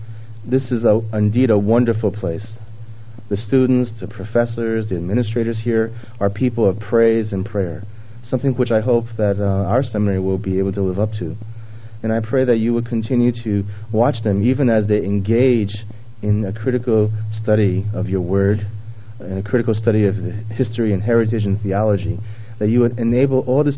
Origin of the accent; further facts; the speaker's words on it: New York City, New York, United States; I grew up in New York City, but then I went to Denver.